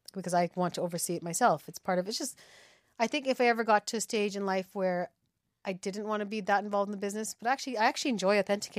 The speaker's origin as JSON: {"language": "English", "town": "Vancouver", "region": "British Columbia", "country": "Canada", "moved": "yes", "lives_now": "Dublin, Ireland", "said": "I'm originally from Vancouver, BC, Canada."}